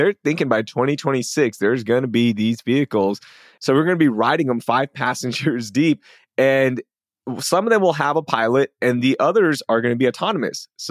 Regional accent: Texas, United States; I know as a Texan, it would have been awesome to see our state get it

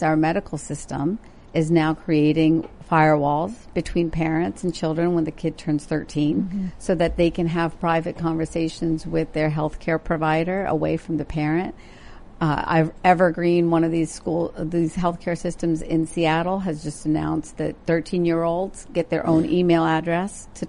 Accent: India; growing up in India, and then visiting

